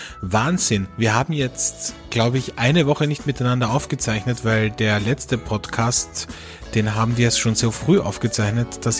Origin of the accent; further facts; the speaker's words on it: Austria; also bei uns in Österreich zumindest, bei euch in Deutschland wahrscheinlich auch